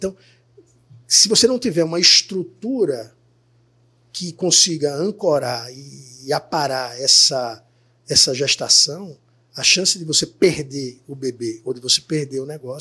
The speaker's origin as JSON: {"language": "Portuguese", "town": "Maceió", "region": "Alagoas", "country": "Brazil", "said": "eu sou de Maceió."}